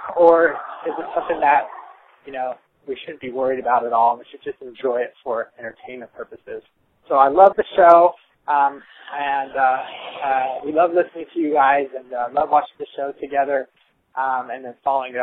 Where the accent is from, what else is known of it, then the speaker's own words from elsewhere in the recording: California, United States; I'm from Dare Ranch, California, and my wife and I love your show.